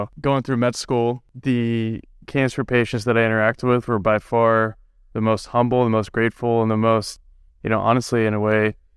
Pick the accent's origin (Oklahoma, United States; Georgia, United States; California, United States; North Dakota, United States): Oklahoma, United States; I'm originally from Oklahoma.